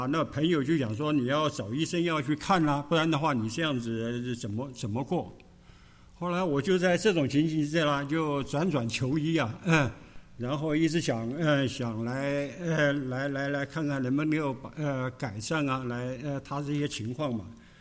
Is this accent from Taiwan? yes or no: yes; Taiwan; also born or lived in China; 那我是在中国大陆出生，然后两三岁的时候跟着我的父母亲呢一起在台湾呢那个长大的人。